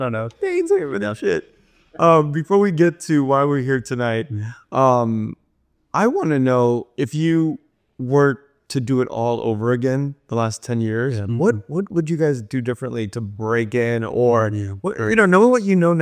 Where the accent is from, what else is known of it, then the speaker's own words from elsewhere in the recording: Los Angeles, California, United States; because I grew up here in Koreatown